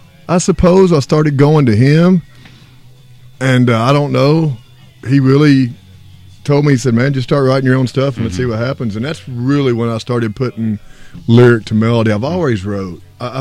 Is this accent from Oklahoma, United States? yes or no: no; Franklin, Kentucky, United States; Born and raised in Franklin, man. September 21st, 1980. So I'm no spring chicken.